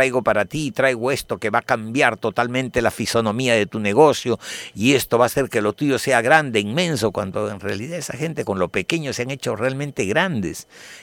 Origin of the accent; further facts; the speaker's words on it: Peru; Los que somos peruanos conocemos lo que significa Gamarra